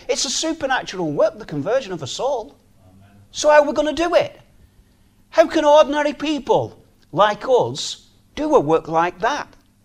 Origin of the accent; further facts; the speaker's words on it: Baltimore, Maryland, United States; I'm not eloquent. I'm from Baltimore.